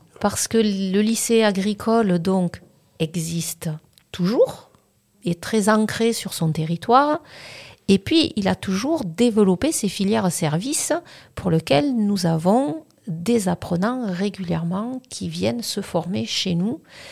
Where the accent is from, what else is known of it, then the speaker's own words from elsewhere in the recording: Provence-Alpes-Côte d'Azur, France; je suis originaire donc, du Vaucluse, pas très loin de Carpentras